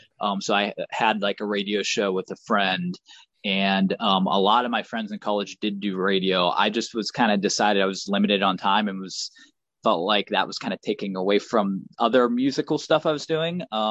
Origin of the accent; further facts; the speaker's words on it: Pittsburgh, Pennsylvania, United States; I grew up in Pittsburgh and then I went to college in Cleveland at Case Western University.